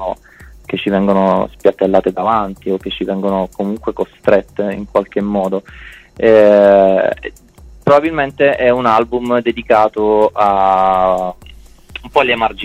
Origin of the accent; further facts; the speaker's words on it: Martina Franca, Apulia, Italy; Noi veniamo dalla Valle d'Itria, da Martina Franca, in provincia di Taranto, e da Logo Rotondo, in provincia di Bari.